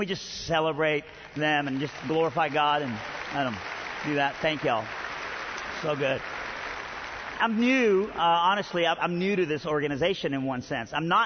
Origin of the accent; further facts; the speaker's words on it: Iran; now in Birmingham, United States; Originally, I'm from Iran.